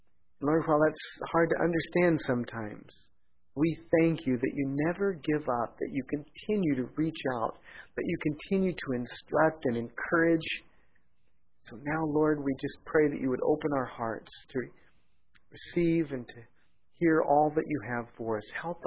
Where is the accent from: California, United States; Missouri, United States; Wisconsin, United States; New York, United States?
California, United States; Pomona; I'm walking home from Washington Elementary School on Town Avenue in Pomona, California.